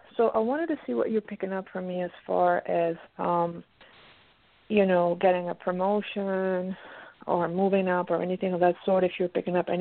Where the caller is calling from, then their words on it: Pennsylvania, United States; I'm calling from Pennsylvania.